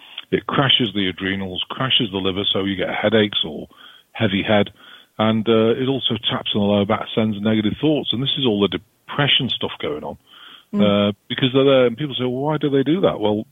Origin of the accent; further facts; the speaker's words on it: United Kingdom; You know, I'm British. I'm a little OCD and everything else.